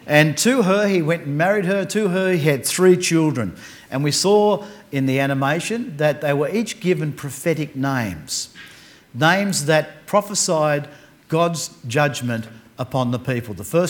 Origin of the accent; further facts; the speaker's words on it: Hobart, Tasmania, Australia; I'm originally from Hobart. I was ministering in the church down there